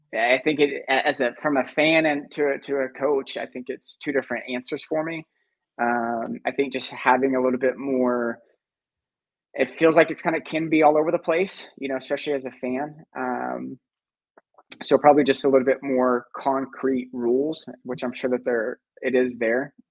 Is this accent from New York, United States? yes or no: no; Oklahoma, United States; But I'm originally from Oklahoma, so I have, you know, a little bit of that, you know, cowboy, in, so to speak.